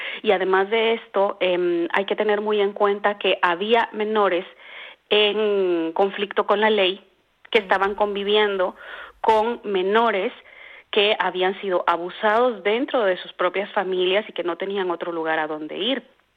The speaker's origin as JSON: {"language": "Spanish", "country": "Guatemala", "said": "como ciudadanas guatemaltecas, tenemos que hacer un trabajo serio de reflexión respecto a en quiénes depositamos nuestro voto"}